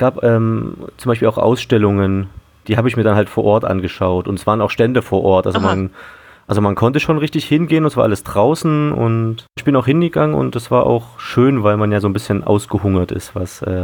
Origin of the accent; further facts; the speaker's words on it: Leipzig, Saxony, Germany; Nee, also ich bin sogar in Leipzig aufgewachsen und war da mal für 15 Jahre weg und jetzt bin ich wieder da.